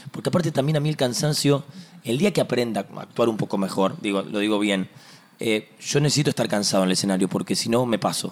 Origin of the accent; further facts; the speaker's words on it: Lomas de Zamora, Buenos Aires Province, Argentina; born there; Yo nací en Loma de Zamora.